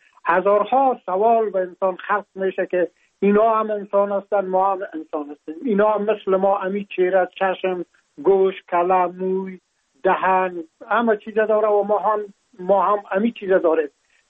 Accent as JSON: {"language": "Persian", "country": "Afghanistan", "moved": "yes", "lives_now": "France", "said": "ما هم در جمع عمو مردمایی بودم که از افغانستان بر آمدم و تقریبا این از 3 سال میشه که ما در فرانسه زندگی میکنم"}